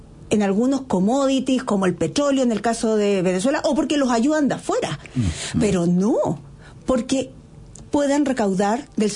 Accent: Chile; La plata en Chile es poca. Que nuevamente, no somos Argentina. Somos un país de 20 millones de habitantes pobres.

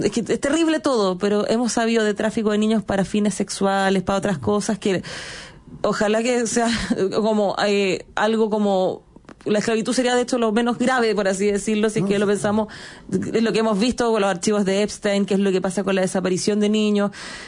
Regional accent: Chile; nosotros como chilenos

